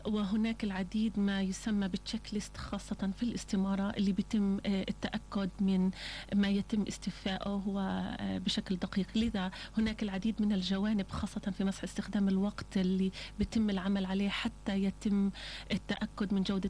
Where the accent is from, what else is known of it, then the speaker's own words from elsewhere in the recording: Palestine; فرصة إلنا كفلسطينيين وأيضا فرصة إلنا كعرب